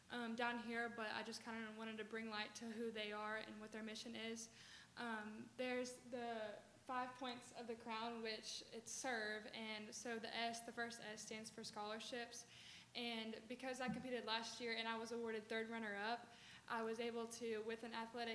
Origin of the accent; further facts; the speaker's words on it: Fairhope, Alabama, United States; I grew up in Fairhope, Alabama, but I like to call Orange Beach home too because my feet are always in the sand here.